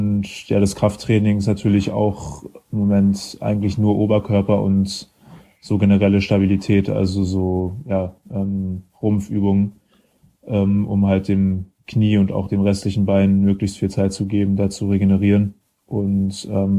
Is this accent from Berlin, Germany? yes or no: yes; Berlin, Germany; Zum einen mal ist es natürlich der Verein aus meiner Heimat